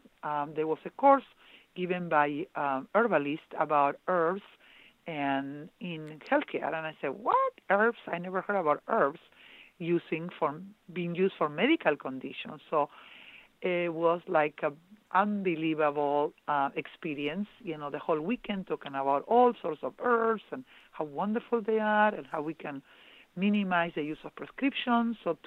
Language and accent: English; Argentina; accent: Argentine; English is a second language; now in United States; as some of you might sense my accent, I am originally from Argentina, and I came to United States.